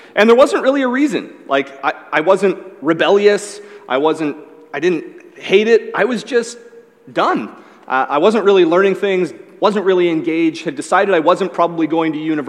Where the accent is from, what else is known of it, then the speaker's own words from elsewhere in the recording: Newmarket, Ontario, Canada; I grew up in Newmarket, 45 minutes north of here.